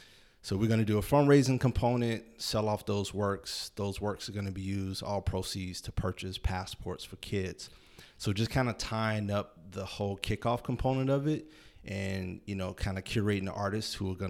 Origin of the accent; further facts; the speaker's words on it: Chicago, Illinois, United States; Like, no, I grew up Southside Chicago. Like, and anyone who's from Chicago or been there knows exactly what that means.